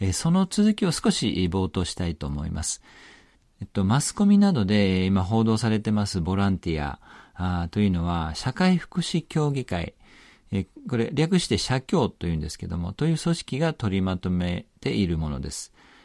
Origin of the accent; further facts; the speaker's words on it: Isahaya, Nagasaki, Japan; 長崎県諫早、私のふるさとなんですけども、帰省する予定だったんですね